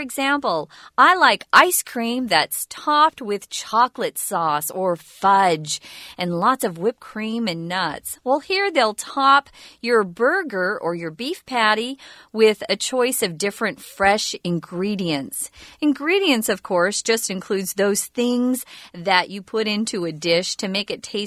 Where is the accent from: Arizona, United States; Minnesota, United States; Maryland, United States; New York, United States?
Arizona, United States; I'm from Arizona, and because we're so close to Mexico, we like spicy food more